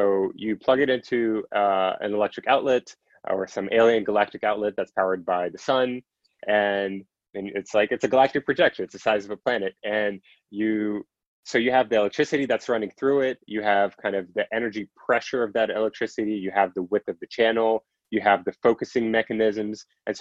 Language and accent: English; Russia; I'm originally from Russia